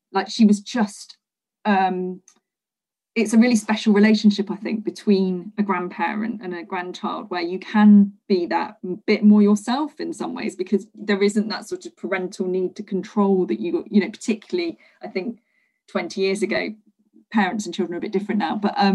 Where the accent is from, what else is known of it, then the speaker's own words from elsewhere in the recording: Leicester, East Midlands, United Kingdom; also born or lived in London; I'd moved back to my hometown of Leicester because staying in London just seemed like such a mad thing to do when we're having a baby